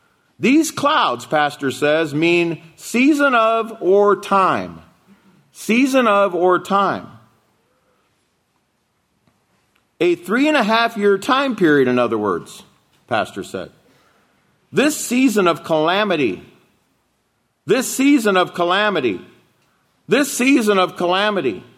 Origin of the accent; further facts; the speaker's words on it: Alaska, United States; I'm from Alaska. He's from Nebraska.